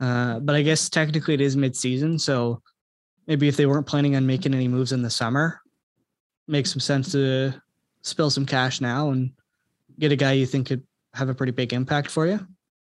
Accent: Scotland, United Kingdom; So as much as I would like to see Ukraine win, I'm Scottish, so I want Scotland to win.

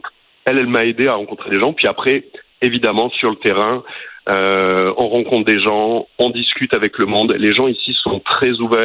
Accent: Canada; que je venais du Canada

